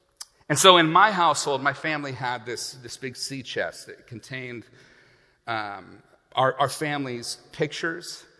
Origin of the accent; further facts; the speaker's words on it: Cave Junction, Oregon, United States; You know, I grew up in Cave Junction for the first half of my life. Now, if you are not from around here, that may not mean anything.